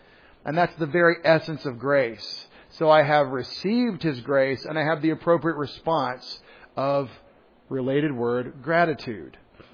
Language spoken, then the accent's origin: English; Texas, United States; If I say prayer the way I grew up in East Texas, it's 2 syllables.